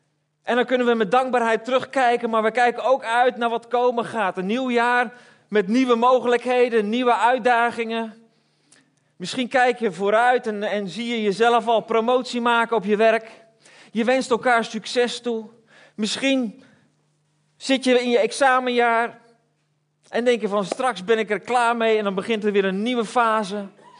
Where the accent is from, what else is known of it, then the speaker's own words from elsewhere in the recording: Belgium; now in Netherlands; ik ben opgegroeid in België en België is niet zo'n vuurwerkland.